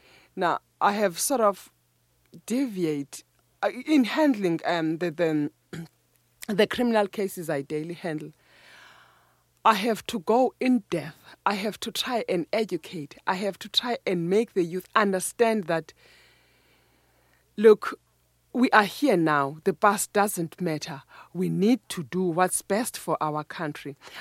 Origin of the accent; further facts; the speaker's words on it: Cofimvaba, Eastern Cape, South Africa; working as a physiotherapist in a hospital in Gofimvaba. That is my hometown.